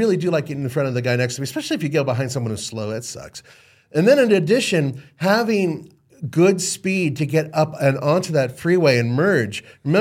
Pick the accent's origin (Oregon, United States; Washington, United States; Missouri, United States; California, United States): California, United States; Los Angeles; I grew up in Los Angeles, right?